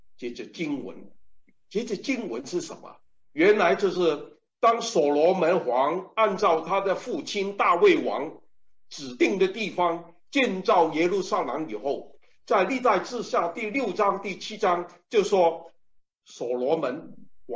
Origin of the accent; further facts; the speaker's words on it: China; 我的家在中国，都是因为宣教士来到我的家乡，带领我们信主。